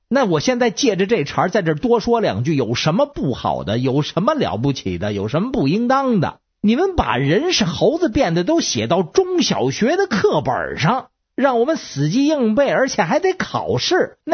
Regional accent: China; 那咱们是中国人，

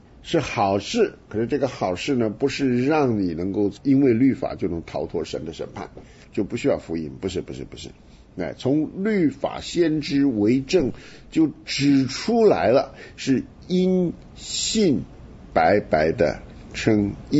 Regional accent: China; 因为我们中国人对于什么积功德啊，这观念很深嘛。

